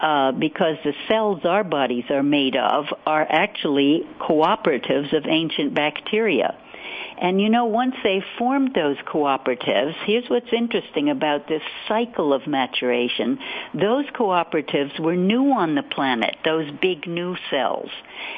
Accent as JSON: {"language": "English", "region": "New York", "country": "United States", "tie": "born or raised there", "said": "I'm an old Hudson River girl. I grew up on the Hudson."}